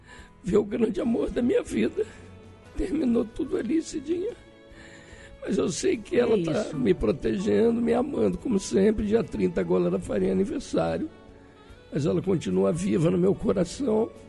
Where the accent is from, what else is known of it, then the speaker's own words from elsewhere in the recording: Petrópolis, Rio de Janeiro, Brazil; Eu morava no Alto da Serra, lá em Petrópolis, eu sou petropolitano